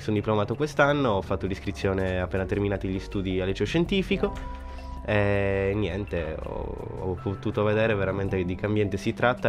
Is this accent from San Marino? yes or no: no; Ukraine; Italian is a second language; now in Cagliari, Italy; Sono venuta da Ucraina.